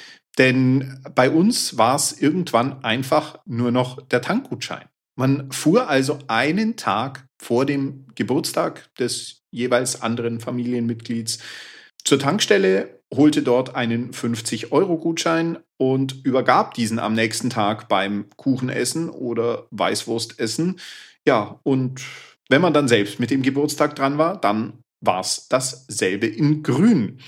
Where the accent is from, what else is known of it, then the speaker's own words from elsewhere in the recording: Bavaria, Germany; Original kommen wir aus dem Landkreis Augsburg.